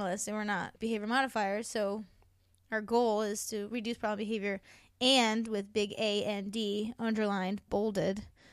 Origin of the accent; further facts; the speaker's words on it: Canada; I'm just being Canadian right now